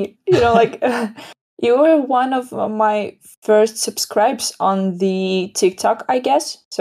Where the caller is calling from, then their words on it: Odesa, Odesa Oblast, Ukraine; The city named Odessa, and it is just by the Black Sea.